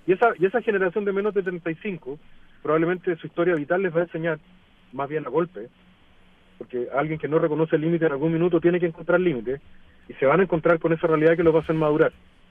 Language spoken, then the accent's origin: Spanish; Chile; ¿Por qué queremos seguir siendo chilenos?